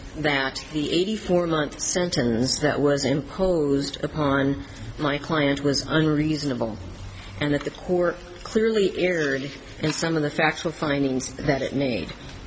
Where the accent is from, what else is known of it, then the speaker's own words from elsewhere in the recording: Phoenix, Arizona, United States; I'm a lawyer from Phoenix, Arizona